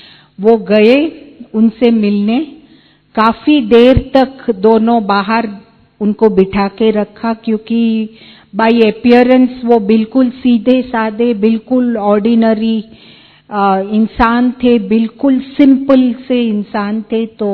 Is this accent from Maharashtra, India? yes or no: yes; Mumbai, Maharashtra, India; मैं बॉम्बे से हूँ